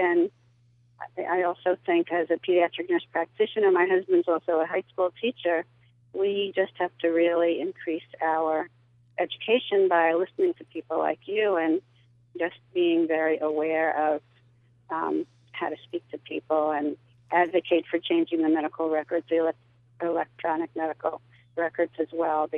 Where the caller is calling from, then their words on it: Copake, New York, United States; I'm from Copake, New York right now